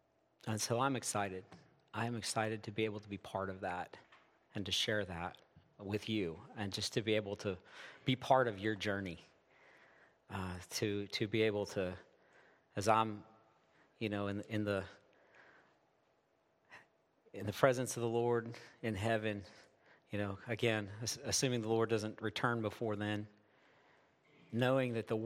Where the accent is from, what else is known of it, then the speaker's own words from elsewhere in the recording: Michigan, United States; I'm from Michigan. I live in Michigan with my wife, Brooke, of 24 years and my 11 children.